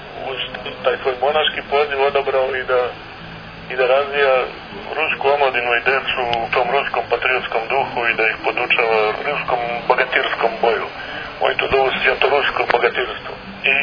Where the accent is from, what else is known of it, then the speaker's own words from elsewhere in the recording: Serbia; i mi u Rusiji, onda oni kad dođu kod nas u Srbiju, isto to, ta nadmetanja i takmičenja